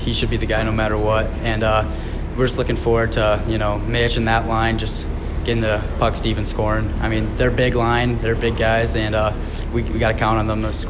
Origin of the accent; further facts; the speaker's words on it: Cleveland, Ohio, United States; now in Olds, California, United States; I'm from Cleveland, Ohio, and I'm 18 years old.